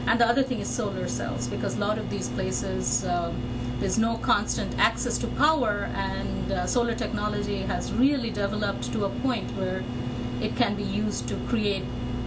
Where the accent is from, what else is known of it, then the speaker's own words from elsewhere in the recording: India; moved away as an adult; I grew up in India and I studied there until I had my PhD and then I came to this country.